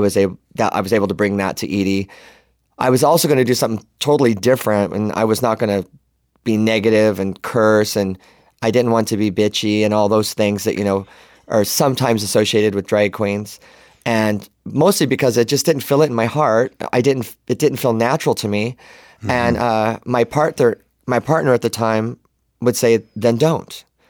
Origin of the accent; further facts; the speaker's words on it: Oregon, United States; Yeah. Well, not as a kid. I'm from Oregon.